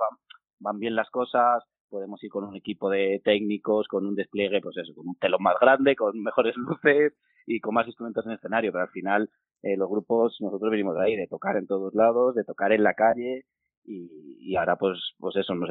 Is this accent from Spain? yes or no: yes; Burgos, Castile and León, Spain; También tiene que ver con que somos de Burgos, al final pues nos sentimos como más del norte, ¿no?